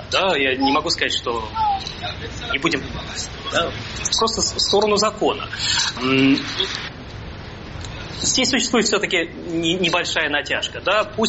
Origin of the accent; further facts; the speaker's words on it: Saint Petersburg, Russia; now in Germany; скажем, в моем родном городе Петербурге